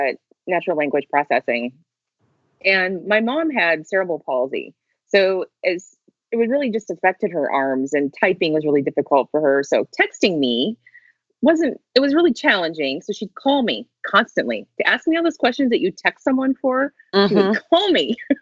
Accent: Montana, United States; And I would not have ever realized that I could have done the CIA job growing up in Montana.

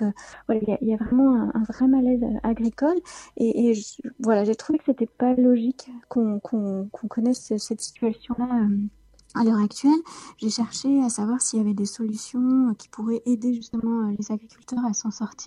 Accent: Normandy, France; moi, je suis une Normande et au cours d'un de mes périples en Normandie

